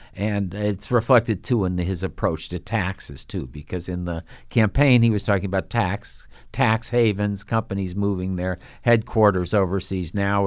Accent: Midwest, United States; But I'm myself from the Midwest originally. My parents were in manufacturing.

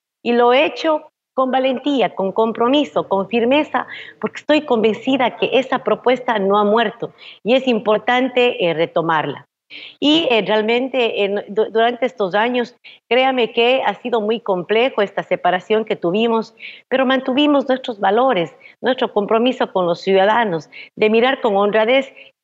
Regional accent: Ecuador; Vemos en mi país ciudades muy avanzadas, sectores que son muy pudientes, y vemos otros sectores del país como la Sierra Centro, de donde salimos los migrantes en busca de las oportunidades que no encontramos en nuestros territorios.

